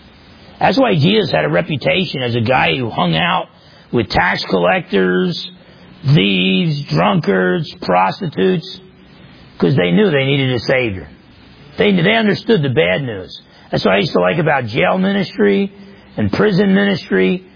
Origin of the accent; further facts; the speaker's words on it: New Jersey, United States; you're the same jerk you were when you were 20 years old growing up in New Jersey.